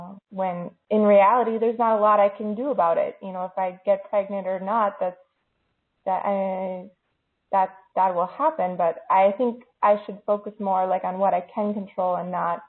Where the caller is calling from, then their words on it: Fargo, North Dakota, United States; Fargo, North Dakota.